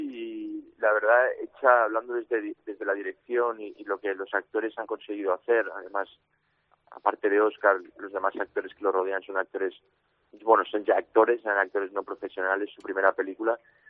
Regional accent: A Coruña, Galicia, Spain; Bueno, a mí me gusta todo, ¿no? O sea, es mi tierra, va en mi sangre.

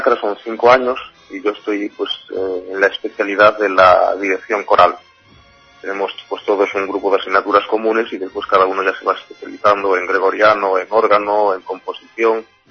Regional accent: Spain; Tengo un compañero ruso, somos 5, otra de Vietnam, otro coreano, mexicano, español, que soy yo.

